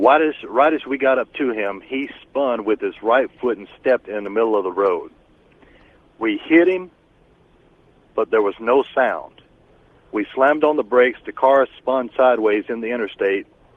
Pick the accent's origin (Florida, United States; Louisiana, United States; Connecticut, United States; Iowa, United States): Louisiana, United States; I'm originally from Louisiana. We were driving from Baton Rouge, Louisiana, to Chattanooga, Tennessee.